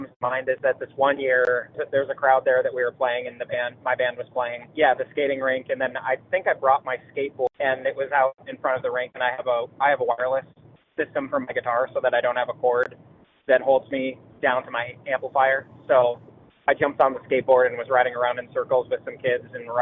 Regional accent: Panora, Iowa, United States; those were some guys from Winterset, and I'm from Panora

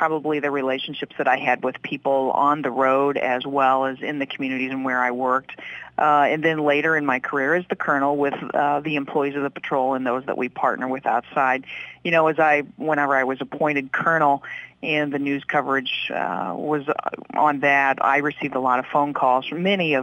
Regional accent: United States; And so growing up in Putnam County is a good foundation for folks.

